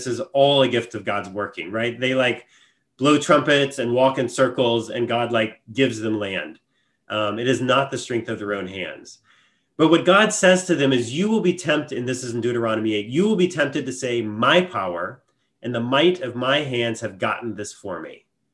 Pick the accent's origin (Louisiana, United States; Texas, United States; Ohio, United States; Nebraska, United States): Texas, United States; but where I grew up in Texas, I would hear people often say things like, oh, she's a good Christian lady.